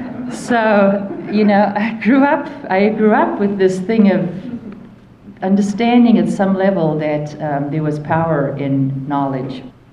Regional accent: South Africa; well, look, I'm not Middle Eastern, I'm not North African, I'm South African

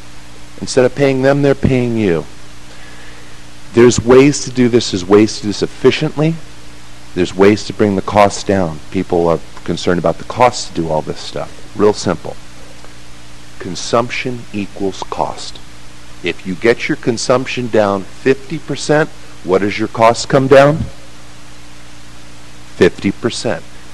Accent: Palos Verdes, California, United States; I'm originally from Palos Verdes. I graduated Mira West High School. I went off to USC

